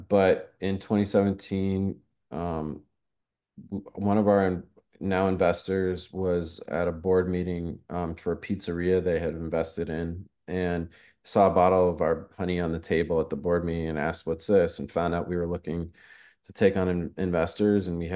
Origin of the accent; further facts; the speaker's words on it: Massachusetts, United States; now in New York, United States; he knew I was from Massachusetts